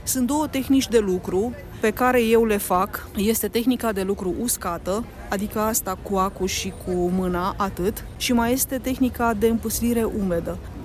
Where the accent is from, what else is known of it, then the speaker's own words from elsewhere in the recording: Pitești, Argeș, Romania; sunt din Pitești și eu de 4 ani de zile am descoperit această artă de a împăsli lână